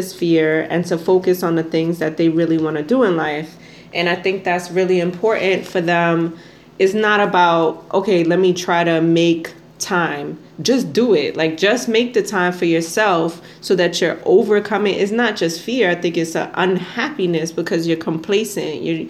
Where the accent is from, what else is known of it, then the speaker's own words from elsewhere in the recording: New York, United States; now in West Coast, United States; born and raised in New York, and then moving across the country to the West Coast.